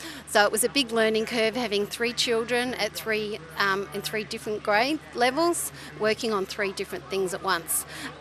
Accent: Melbourne, Victoria, Australia; now in Northern Territory, Australia; I'm from Melbourne. I've been a city girl. I've been in Melbourne all my life.

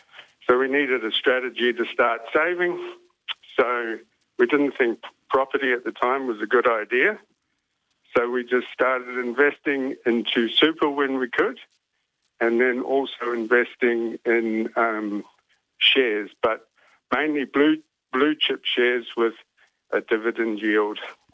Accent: New Zealand; moved away; We came from New Zealand.

